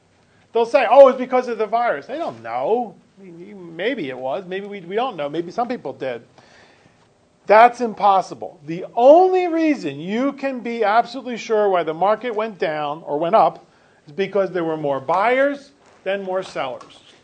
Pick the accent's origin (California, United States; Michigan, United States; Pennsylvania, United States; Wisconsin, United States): Pennsylvania, United States; Philadelphia; I'm from Philadelphia. You ever been to Philadelphia? You're not missing much.